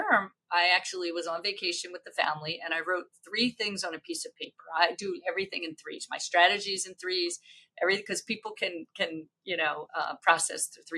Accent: Philadelphia, Pennsylvania, United States; he's a Philly guy and I was from Philly

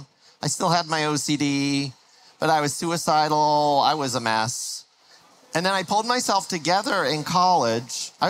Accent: Fort Wayne, Indiana, United States; born there; I was, in fact, born in Fort Wayne, Indiana.

